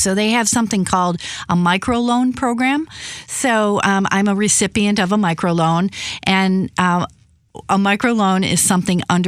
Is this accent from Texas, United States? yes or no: no; Detroit, Michigan, United States; And it's funny because, 2 years ago, when you say, I'm from Detroit, people go, oh, I'm sorry.